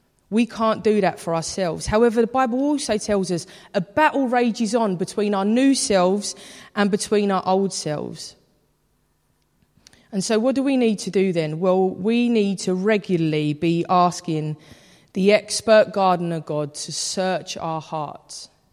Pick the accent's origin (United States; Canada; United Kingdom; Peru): United Kingdom; London; I'm from East London, of course I'm cynical.